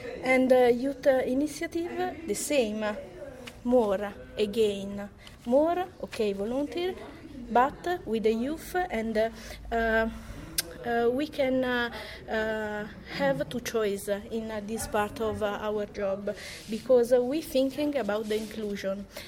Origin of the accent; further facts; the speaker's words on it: Italy; English is a second language; I'm from Italy, and the organization is an association.